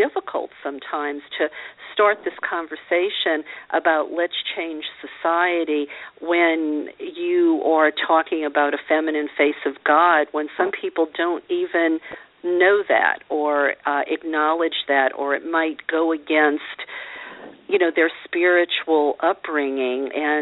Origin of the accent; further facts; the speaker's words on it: Louisiana, United States; I mean, I grew up a Catholic in Louisiana.